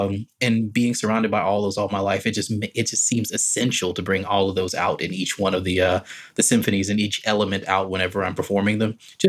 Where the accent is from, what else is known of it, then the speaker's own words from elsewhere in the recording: Rock Hill, South Carolina, United States; born there; Yeah, so I was born in South Carolina, specifically born in a city called Rock Hill. It's right on the border of South Carolina and North Caroli